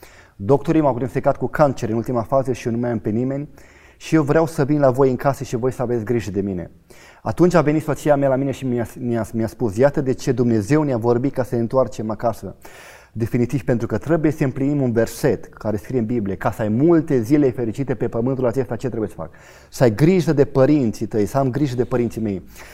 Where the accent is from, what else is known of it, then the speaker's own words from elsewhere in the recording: Arad, Arad County, Romania; le-am spus că sunt din Arad